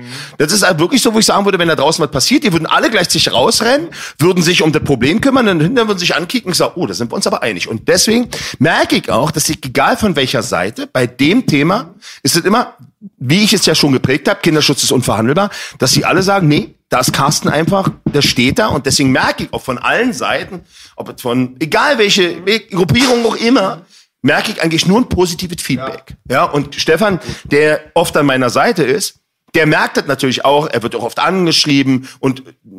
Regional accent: Berlin, Germany; Ich bin in Neukölln groß geworden.

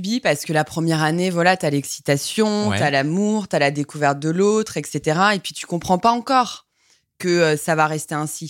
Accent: Lyon, Auvergne-Rhône-Alpes, France; je suis très contente de vous avoir chez moi aujourd'hui. Donc, j'ai 29 ans, je suis lyonnaise

